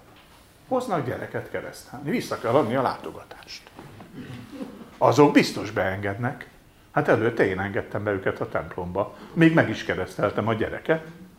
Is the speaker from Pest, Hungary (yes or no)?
yes; Nagytarcsa, Pest, Hungary; mert én Nagy Tarcsáról jöttem, itt nem messze Pesttől, ott éltek a szüleim